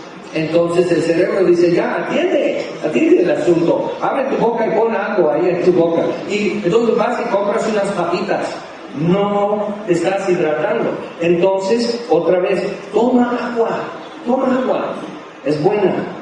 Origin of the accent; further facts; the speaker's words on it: California, United States; Yo crecí en California, entonces yo no, realmente no me espantan los temblores